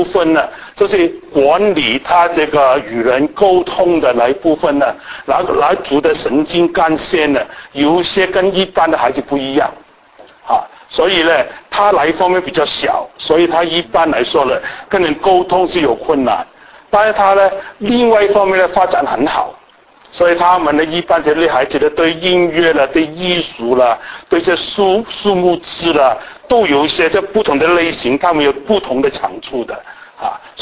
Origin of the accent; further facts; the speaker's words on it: Hong Kong; 我是香港出生，香港长大